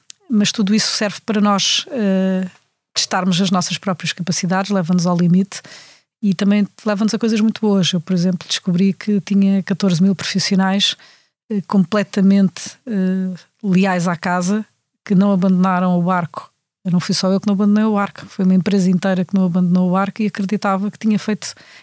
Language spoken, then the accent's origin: Portuguese; Setúbal, Portugal; Bom, eu cresci em Setúbal, uma cidade industrial